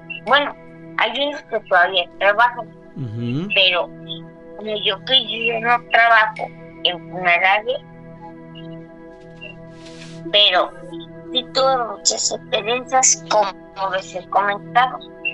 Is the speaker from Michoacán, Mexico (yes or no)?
yes; La Piedad, Michoacán, Mexico; now in Los Reyes, Mexico; Ya ves que yo les digo que yo soy originaria de La Piedad.